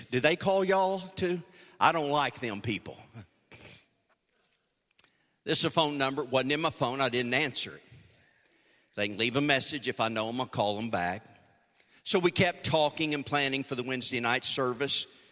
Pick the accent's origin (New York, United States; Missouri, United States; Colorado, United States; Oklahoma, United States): Oklahoma, United States; Enid; now in Conway, United States; We got a plan that I'm from Enid. I'm living in Conway, Arkansas at this time, or Nashville